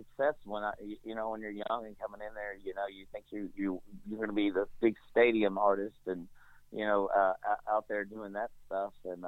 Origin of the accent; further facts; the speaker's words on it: Kentucky, United States; that's kind of what we did growing up in Central Kentucky. There wasn't, too many places to go or vacation-y things to do around where we lived.